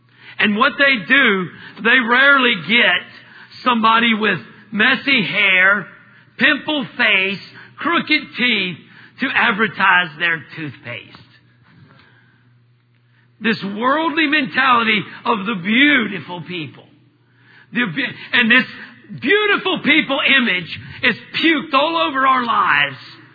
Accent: Gulf Coast, United States; Where I grew up on the Gulf Coast, we had lots of these little lizards.

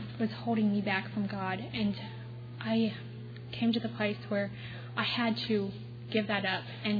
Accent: Lewisburg, Pennsylvania, United States; I'm from Lewisburg, Pennsylvania

